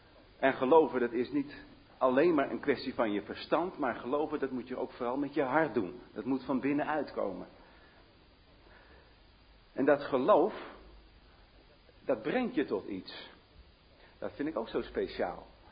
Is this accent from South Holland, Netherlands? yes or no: yes; The Hague, South Holland, Netherlands; ik ben zelf een Hagenees. Ik ben geboren in de Jacob van de Doestraat, ik weet niet of je dat kent. En later, mijn jonge jeugd ligt in de Kalkoenstraat, achter de Torenstraat.